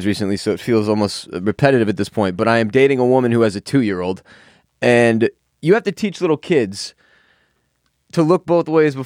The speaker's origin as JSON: {"language": "English", "town": "Houston", "region": "Texas", "country": "United States", "tie": "born or raised there", "lives_now": "Austin, United States", "said": "I still haven't found an area of Austin that has competed with some of the shit I saw growing up in Houston."}